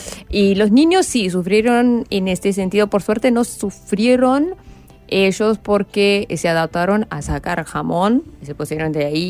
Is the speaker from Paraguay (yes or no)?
no; Saudi Arabia; Spanish is a second language; also born or lived in Pakistan; casi que tenía un mes cuando llegué en Arabia Saudita y de ahí hasta 17 años de mi vida.